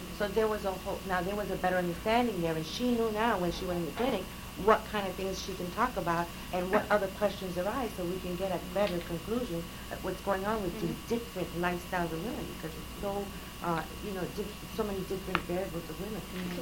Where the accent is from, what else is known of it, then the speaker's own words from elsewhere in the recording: New York City, New York, United States; because I'm from New York City area